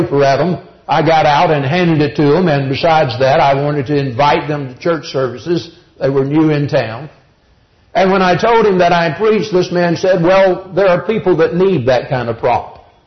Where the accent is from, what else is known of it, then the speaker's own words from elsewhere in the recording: Cordele, Georgia, United States; The other Sunday I was preaching in Cordele, Georgia, my hometown. But it is always good to be back home and to be with you.